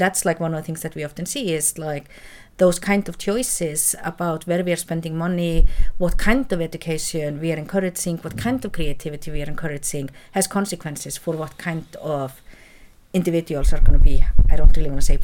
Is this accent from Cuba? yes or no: no; Iceland; Well, it was an Icelander who won this year, actually from my hometown, who won the best picture